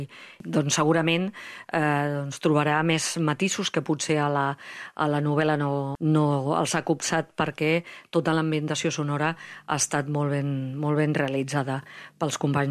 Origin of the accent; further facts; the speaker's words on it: Martorell, Catalonia, Spain; jo sóc de Martorell i tenim aquí una ràdio magnífica.